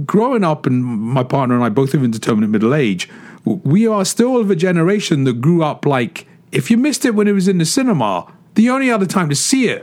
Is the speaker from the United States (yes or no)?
no; England, United Kingdom; When I was a kid growing up in England, growing up in England, we had three TV stations.